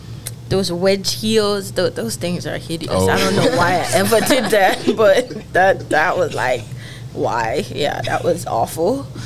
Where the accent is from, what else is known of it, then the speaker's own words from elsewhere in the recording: Jamaica; I'm actually from Jamaica. Like the country Jamaica.